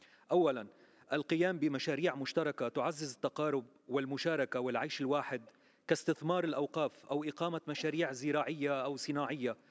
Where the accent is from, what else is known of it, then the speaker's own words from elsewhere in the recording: Lebanon; من لبنان، أحد زملاء برنامج الزمالة للأقليات، وأمثل أقلية الموحدين الدروز، وهي أقلية دينية مسلمة.